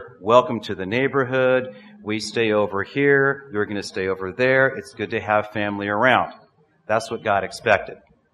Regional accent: United States; Back in my home country of the U.S., we had an economic downturn.

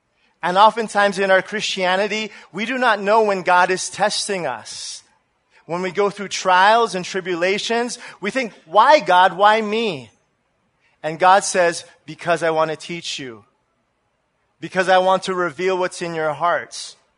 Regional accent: United States; I'm sorry, I'm American. Sorry.

